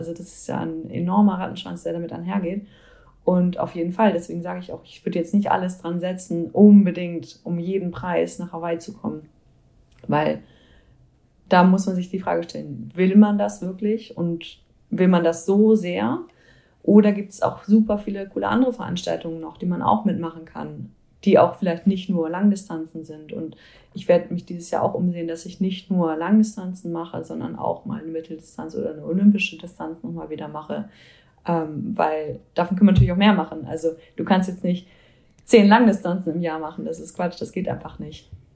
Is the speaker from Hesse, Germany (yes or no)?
no; Bremen, Germany; in meiner Heimatstadt Bremen